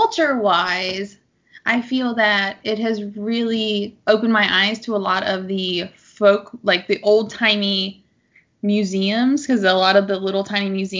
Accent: Ohio, United States; That's and then Candom Park, which are things that I grew up with because I grew up in Southern Ohio.

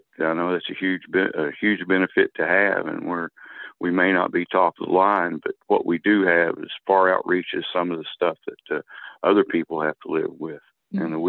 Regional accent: Morehead, Kentucky, United States; also born or lived in Danville; now in Charleston, United States; I was born in Eastern Kentucky in Danville, Kentucky, and I was raised in Moorhead, Kentucky. It's a small town in Eastern Kentucky.

